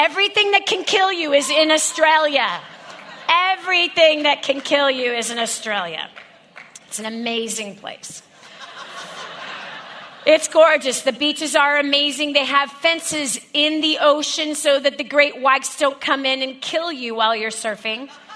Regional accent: Indiana, United States; I grew up in Indiana. We were programmed to think we never leave Indiana.

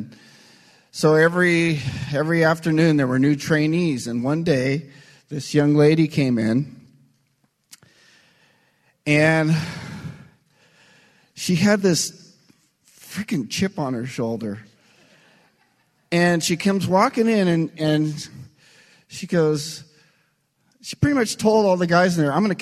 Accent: Stockton, California, United States; she followed her, the father of Christina, down to my hometown, Stockton.

